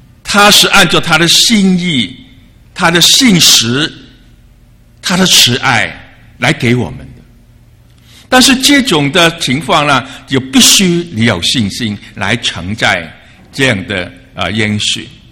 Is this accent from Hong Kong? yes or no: yes; Hong Kong; Chinese is a second language; 不过这是我的极限了。我是来自香港啊，我尽力去啊